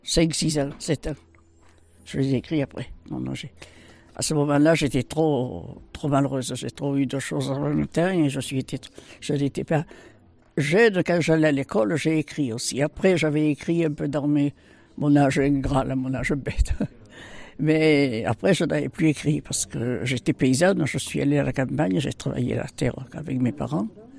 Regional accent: Sainte-Croix-du-Verdon, Provence-Alpes-Côte d'Azur, France; born there; Je suis née dans la vallée de Sainte-Croix qui a été détruite par le Var, par le Verdon. Dans la maison où ma mère était née, mon grand-père était né, mon arrière-grand-père. C'était le nid de la famille.

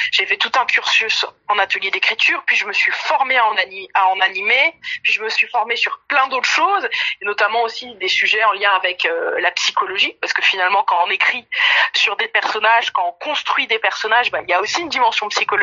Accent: France; Nous, quand on vient de France

